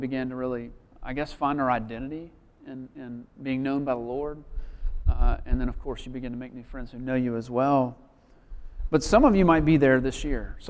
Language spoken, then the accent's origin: English; Nashville, Tennessee, United States; I grew up in Nashville, and I moved here in 2004 to work at a campus with a campus ministry at USC